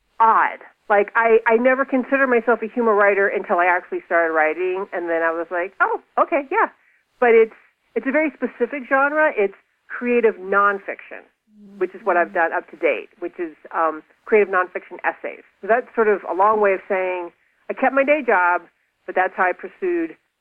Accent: Florida, United States; now in Virginia, United States; Southern, being that I was born and raised in Florida, which many people don't equate with being in the South, but it actually is the southernmost part of the country, so we are allowed to be included in the South. But I've been in Virginia for 2 decades

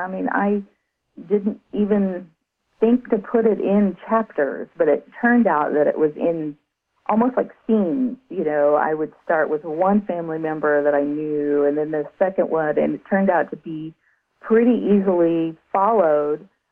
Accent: Central Valley, California, United States; because I'm from the Central Valley, and that was a big risk moving up there.

